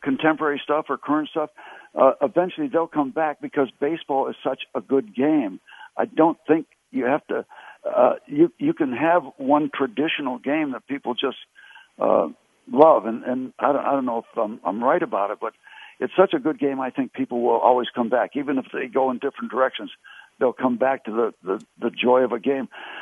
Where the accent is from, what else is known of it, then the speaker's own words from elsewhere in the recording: Pittsburgh, Pennsylvania, United States; I live in Pittsburgh. It's my hometown team, and I root for them.